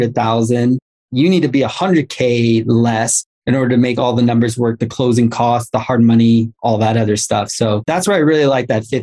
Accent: Los Angeles, California, United States; I'm from Los Angeles.

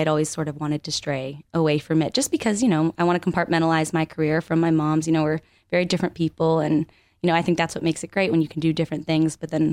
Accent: Connecticut, United States; I grew up in Connecticut.

